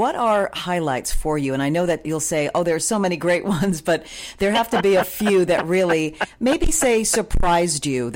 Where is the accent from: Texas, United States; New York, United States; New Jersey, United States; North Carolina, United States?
New York, United States; Bronx; I have to tell you, I am also from the Bronx.